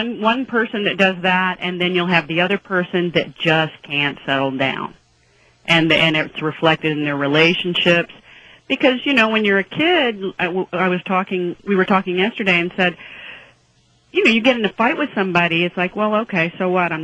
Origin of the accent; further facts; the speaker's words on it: Fort Benning, Georgia, United States; born there; moved away; I was born in Fort Benning, Georgia, and left for 17 years and came back.